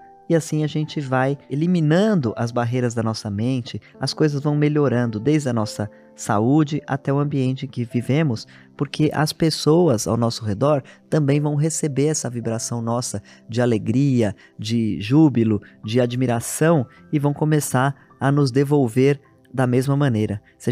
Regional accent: São Paulo, Brazil; born there; Aqui em São Paulo, cidade onde eu nasci

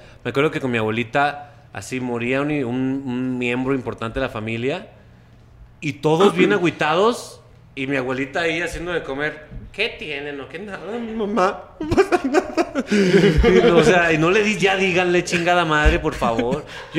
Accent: Mexico; ¿Por qué somos así los mexicanos?

